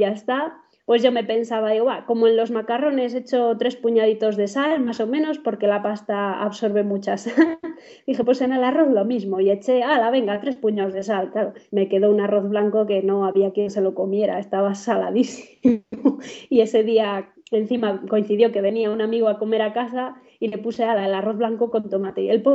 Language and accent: Spanish; Valladolid, Castile and León, Spain; soy de Valladolid